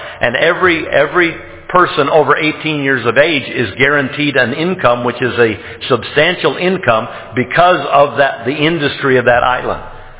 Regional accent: United States; And as an American, I'll tell you why. You're loud and you're arrogant.

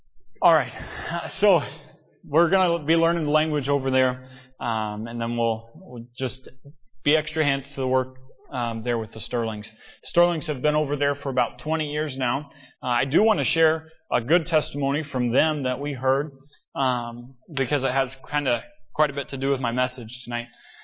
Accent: Cape Girardeau, Missouri, United States; I'm right south of St. Louis, was where I grew up in Cape Girardeau. My folks moved closer to St. Louis, to Festus, Missouri.

